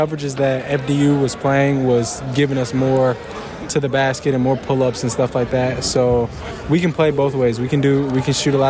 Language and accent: English; Indiana, United States; He's from Indiana. We're both from Indiana, and we both play similar playing styles.